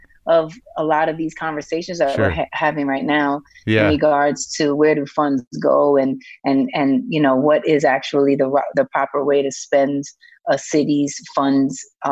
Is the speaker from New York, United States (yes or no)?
yes; New York City, New York, United States; Hell's Kitchen and also Harlem.